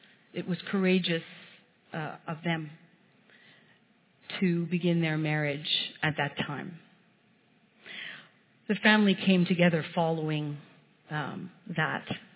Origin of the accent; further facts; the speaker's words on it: Montreal, Quebec, Canada; born there; Where are you from? Where were you born? I was born in Montreal. I was from Montreal.